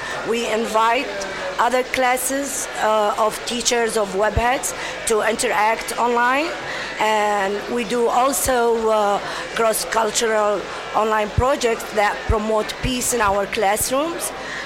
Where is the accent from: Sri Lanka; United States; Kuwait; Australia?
Kuwait; I'm from Kuwait